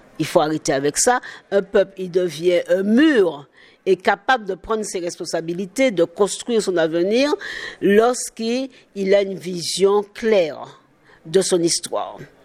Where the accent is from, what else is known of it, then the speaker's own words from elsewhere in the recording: Martinique, France; pour nous ici en Martinique, c'est vrai que nous avons, en tant que Martiniquais, un problème